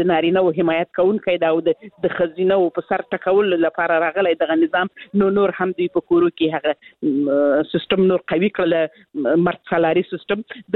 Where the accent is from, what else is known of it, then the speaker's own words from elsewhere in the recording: Helmand, Afghanistan; یعنې زه خپله د هلمند ولایت څخه یم